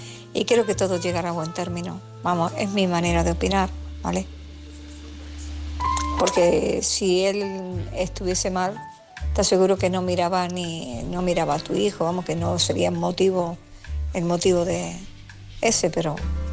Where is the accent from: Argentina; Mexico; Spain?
Spain; Badajoz, Extremadura; de Badajoz.